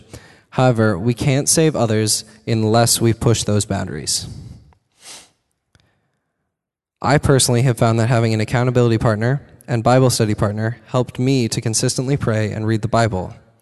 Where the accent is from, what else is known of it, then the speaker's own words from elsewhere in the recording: Colorado, United States; I'm not from Fargo. I'm from Colorado. And with my parents' jobs, we've moved plenty of times. The summer before sixth grade, we moved to Fort Collins, Colorado.